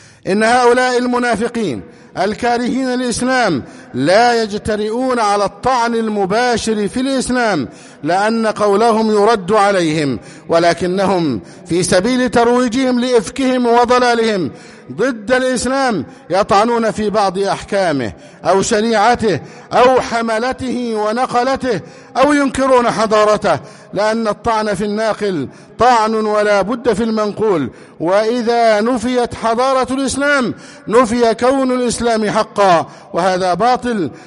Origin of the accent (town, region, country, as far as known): Egypt